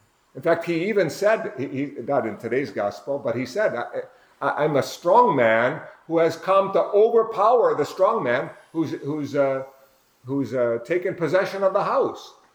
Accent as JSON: {"language": "English", "country": "United States", "said": "Since I'm an American, I connect it to the American Revolution."}